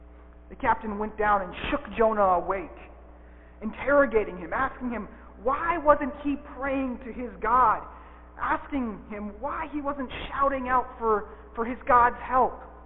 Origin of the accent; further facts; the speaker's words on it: Montana, United States; I grew up in Montana, where we have mountains we can hike, not oceans we can swim in.